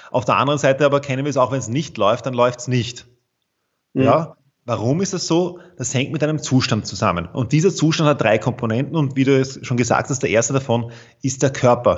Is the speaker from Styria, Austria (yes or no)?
no; Vienna, Austria; ich bin aus Wien, so wie du.